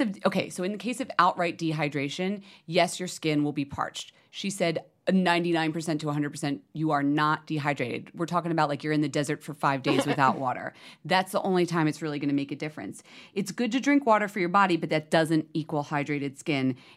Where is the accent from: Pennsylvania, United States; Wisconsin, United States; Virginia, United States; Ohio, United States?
Pennsylvania, United States; Philadelphia; when I was growing up in Philly, we did PJAS, Pennsylvania Junior Academy of Sciences.